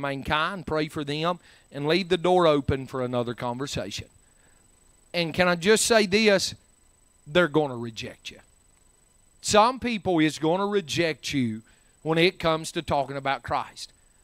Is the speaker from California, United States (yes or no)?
no; Courtney, North Carolina, United States; But anyway, my people's from Wilkes County. But I grew up in Courtney.